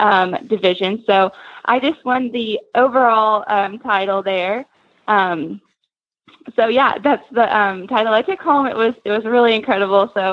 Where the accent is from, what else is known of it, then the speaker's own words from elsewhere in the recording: Jamestown, Tennessee, United States; I'm from Jamestown, Tennessee.